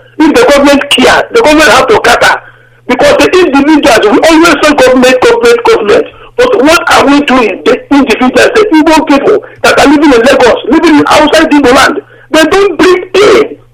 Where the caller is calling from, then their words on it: Valencia, Valencian Community, Spain; I'm calling from Valencia, Spain.